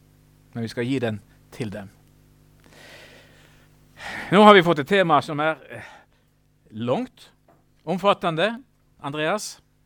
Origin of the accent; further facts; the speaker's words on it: Norway; det är lite konstigt att jag som norrman ska komma här och undervisa er om svenska kyrkliga uttalanden